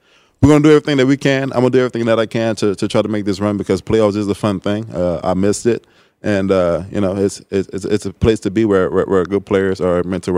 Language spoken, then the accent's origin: English; Louisiana, United States; You know, I come from Louisiana where it's different, right?